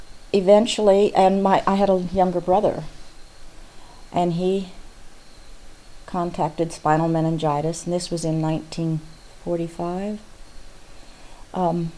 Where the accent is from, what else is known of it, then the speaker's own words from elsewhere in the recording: Alamosa, Colorado, United States; I grew up in Alamosa, went through the rest of the grade school, junior high and high school, and then I came back to Kansas.